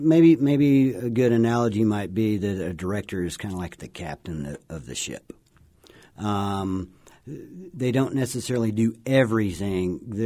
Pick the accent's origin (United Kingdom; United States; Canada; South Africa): United States; Texas; So I'm originally from Texas, and so it was nice to find a place in the desert to come to.